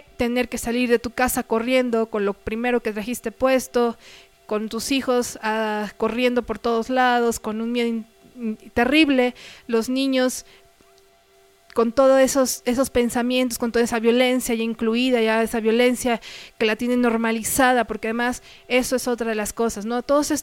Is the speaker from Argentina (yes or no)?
no; Mexico; que a los gringos les decimos a los estadounidenses. En México les decimos así.